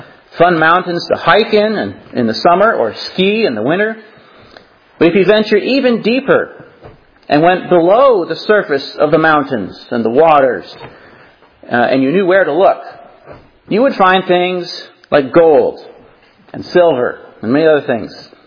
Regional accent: Washington, United States; one of the things that I miss from home, where I grew up in Washington, is the mountains.

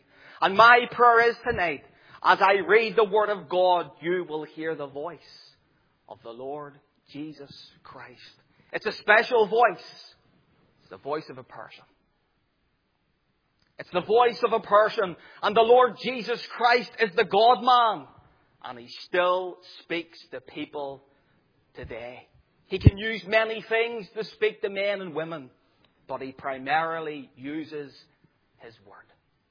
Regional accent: Northern Ireland, United Kingdom; I remember as a young lad, growing up in the Donegal Road, come 6 o'clock, all the mothers were out at the door shouting for their children to come in to get their dinner.

